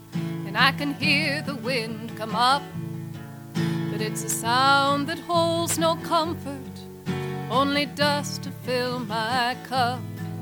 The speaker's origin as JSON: {"language": "English", "town": "Olympia", "region": "Washington", "country": "United States", "tie": "born or raised there", "said": "I was singing close to my hometown, which was Olympia, and my mother came to hear me."}